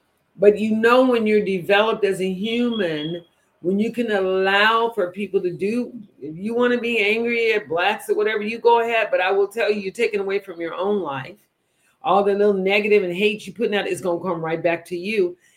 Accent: Texas, United States; I grew up in Texas. So I started Tejas, you know, but they taught me how to speak Spanish.

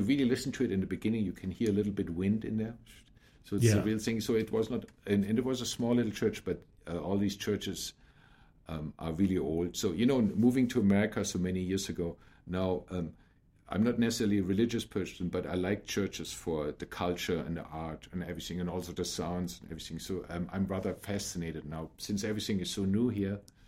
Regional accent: Germany; English is a second language; And this is the church bells actually of a church at my hometown in Germany, right?

